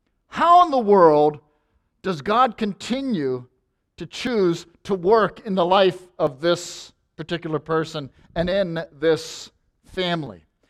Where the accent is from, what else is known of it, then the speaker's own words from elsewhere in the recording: Pittsburgh, Pennsylvania, United States; but my brother and I, growing up in Pittsburgh, would watch studio wrestling.